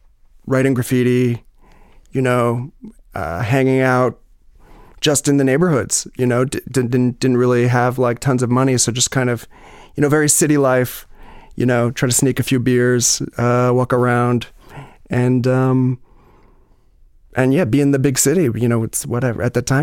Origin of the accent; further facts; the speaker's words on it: New York City, New York, United States; Born and raised in New York City.